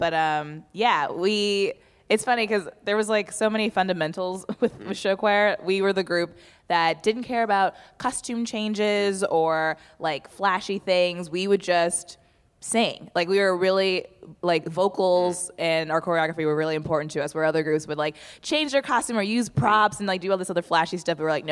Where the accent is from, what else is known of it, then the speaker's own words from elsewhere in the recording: Indianapolis, Indiana, United States; I'm from Indianapolis, Indiana, and we would...